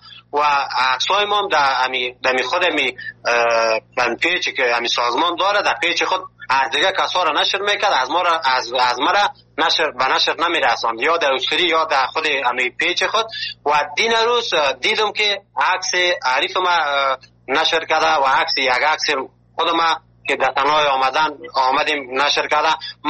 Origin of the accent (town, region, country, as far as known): Afghanistan; now in Turkey